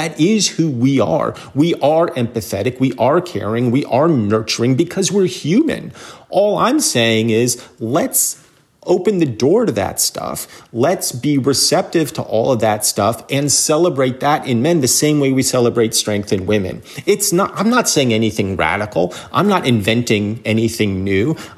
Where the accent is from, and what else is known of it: New Jersey, United States; born or raised there